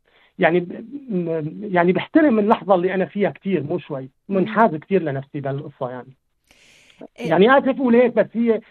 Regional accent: Deir ez-Zor, Deir ez-Zor Governorate, Syria; also born or lived in Damascus; now in Sweden; فانا يعني منين عشت فترة بعدين بدمشق، بعدين أنا من دير الزور

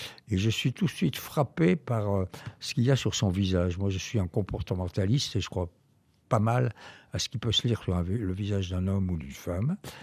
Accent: France; Il est là, il se balade et il entend mon accent français. Il me dit « Ah, okay, vous êtes quoi ?» Je dis « I'm French, je suis français. »

